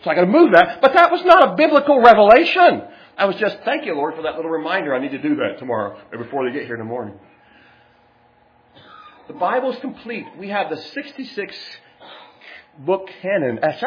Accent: Magoffin County, Kentucky, United States; I can say things like that because I was raised in McGoffin County, and I really love the people of McGoffin County. We spent all my growing up years there.

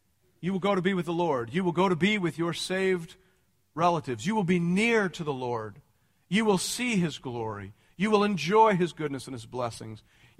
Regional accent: Canada; I fear sometimes that I'm more Canadian than Christian.

